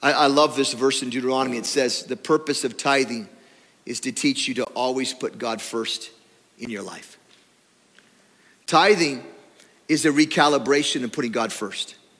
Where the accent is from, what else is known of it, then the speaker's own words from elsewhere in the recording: Oregon, United States; I grew up in Oregon, and in the springtime, the rhododendrons bloom and they fly.